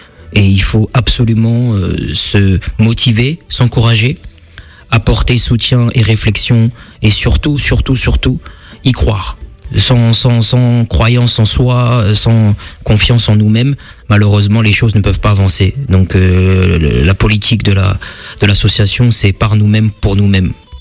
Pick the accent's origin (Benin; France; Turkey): France; also born or lived in Kinshasa, DR Congo; Je suis un jeune afro-descendant de 29 ans, je suis né à Kinshasa, j'ai grandi en France, une fratrie de 5 frères et sœurs, je suis le deuxième.